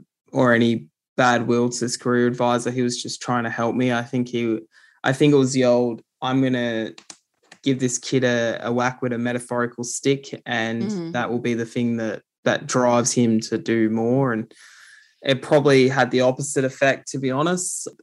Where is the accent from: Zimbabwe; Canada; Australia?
Australia; New South Wales; also born or lived in Tumby Bay, Australia / Bungonia, Australia; I grew up in the Illawarra region of New South Wales, and the South Coast is where I was born, but I also spent time in Tumby Bay in South Australia. And I also spent time in Bungonia, which is in the central Tablelands of New South Wales.